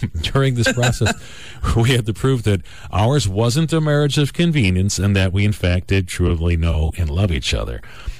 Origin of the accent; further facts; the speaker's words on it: Rochester, New York, United States; While I was born and raised in Rochester